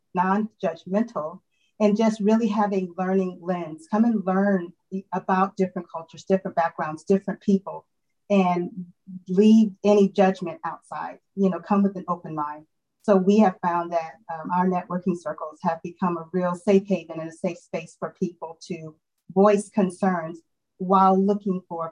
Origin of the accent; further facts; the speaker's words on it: Louisiana, United States; I'm from Louisiana, so that's just hot.